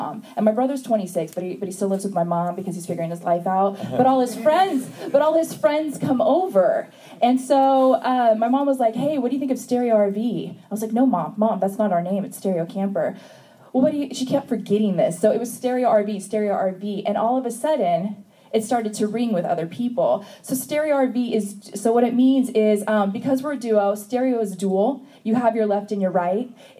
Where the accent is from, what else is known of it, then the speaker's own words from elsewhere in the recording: Portland, Oregon, United States; we're from Portland, Oregon